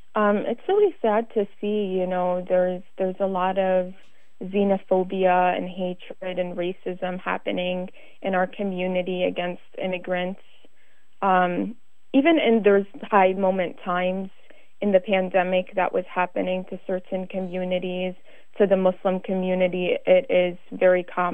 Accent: Wisconsin, United States; I think about where would I have been today had I maybe not been born and raised in Wisconsin and had the opportunities that have come my way.

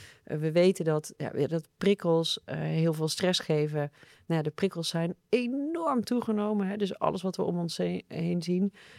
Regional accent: North Brabant, Netherlands; Ik kom oorspronkelijk uit Brabant. Daar verschuil ik me dan ook altijd een beetje achter.

